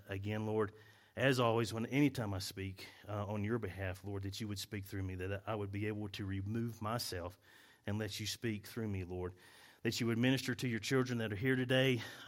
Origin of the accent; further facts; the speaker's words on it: North Carolina, United States; I have mentioned in the past that I'm from North Carolina. So one of the things that I remember from my childhood of being in North Carolina is a particular tree that we have there.